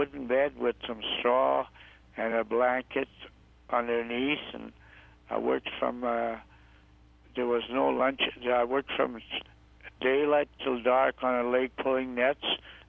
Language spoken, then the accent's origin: English; Athabasca, Alberta, Canada; My dad was a miner, and when I was 5 years old, I come to the town of Athabasca, and we moved across the Athabasca River, about 16 miles north of the Athabasca River, and that's where I spent my 15 years.